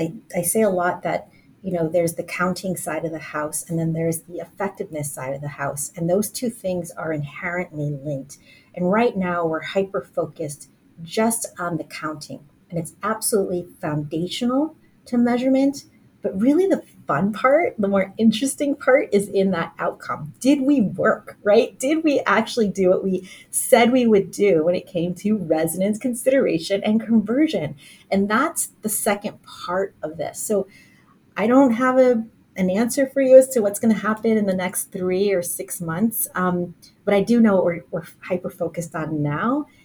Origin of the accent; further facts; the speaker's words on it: Indiana, United States; moved away as an adult; now in New York, United States; I'm from Indiana originally. I moved to New York in the early 2000s.